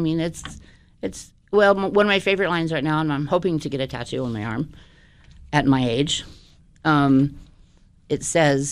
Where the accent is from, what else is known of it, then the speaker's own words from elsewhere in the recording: Texas, United States; moved away as an adult; And now I talk like this because I was from Texas and I was born and raised there.